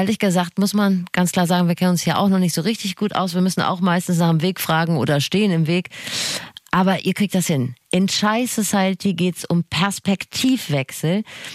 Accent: Rhineland, Germany; Wir sind Rheinländerin. Wir können einfach direkt kommunizieren und das nimmt uns vielleicht keiner übel.

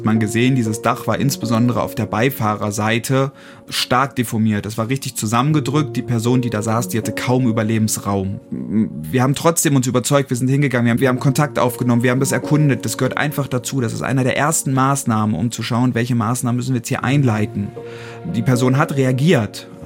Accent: Dedensen, Lower Saxony, Germany; ich bin 34 Jahre alt. Wie du schon gesagt hast, ich komme aus Dedensen, das ist bei der Stadt Seelze in der Region Hannover

